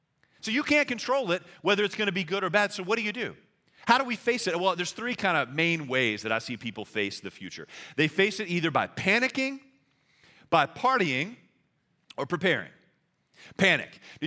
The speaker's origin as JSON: {"language": "English", "region": "Louisiana", "country": "United States", "said": "So I'm from South Louisiana. Hurricanes are a real common occurrence down there, right?"}